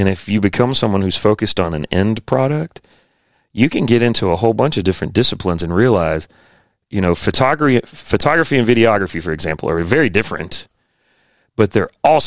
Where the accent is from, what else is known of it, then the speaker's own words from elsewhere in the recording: Roanoke, Virginia, United States; also born or lived in Massachusetts; So I split my childhood between Virginia and Massachusetts.